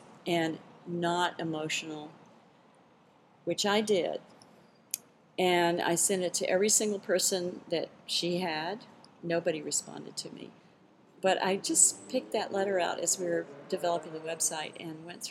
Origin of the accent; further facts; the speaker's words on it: the South, United States; I grew up in the South. That was a big deal. And as I thought about growing up in the 60s, race became part of that picture very quickly.